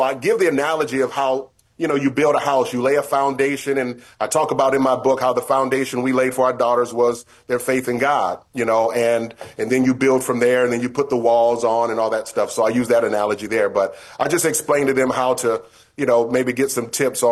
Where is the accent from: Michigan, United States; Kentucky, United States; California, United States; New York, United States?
Michigan, United States; Battle Creek; I'm from Battle Creek, Michigan. My father lived in Detroit, Michigan.